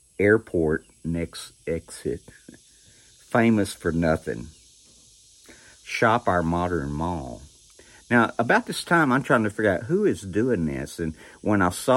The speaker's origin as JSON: {"language": "English", "town": "Dry Creek", "country": "United States", "tie": "born or raised there", "said": "Now, one thing about growing up in Dry Creek, everywhere you go, especially if it'd been a good rain or a flood, people would say, \"Well, how dry is it in Dry Creek?\""}